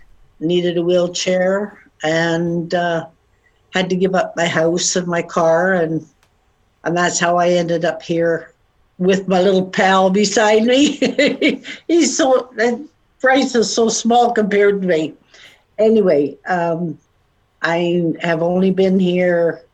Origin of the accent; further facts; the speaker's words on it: Toronto, Ontario, Canada; born there; I was born in Toronto, married at the age of 17.